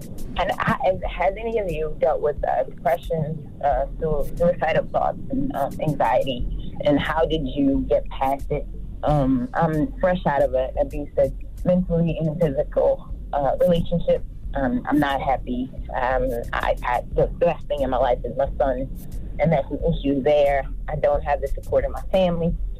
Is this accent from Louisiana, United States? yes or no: yes; Louisiana, United States; now in Texas, United States; Louisiana.